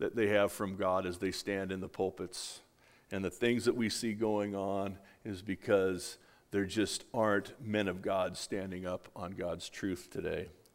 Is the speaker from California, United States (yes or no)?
yes; California, United States; I'm from Southern California. Everything's safe and sane out there.